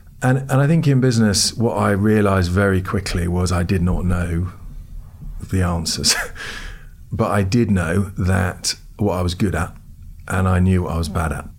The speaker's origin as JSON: {"language": "English", "country": "United States", "tie": "born or raised there", "said": "we bought a company in America, and I grew up in America, so I always wanted to go back and run a business there."}